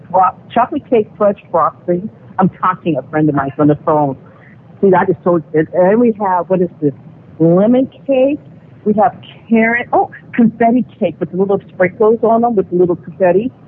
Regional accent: California, United States; Remember, I'm from California.

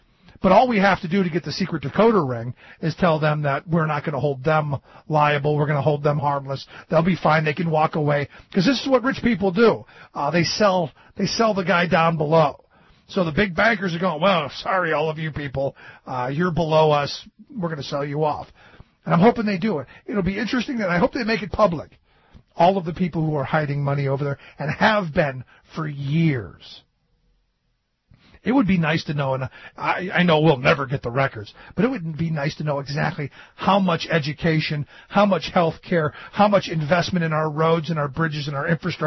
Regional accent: Pennsylvania, United States; Like, I'm from Pennsylvania. I have no idea why anyone would vote for him.

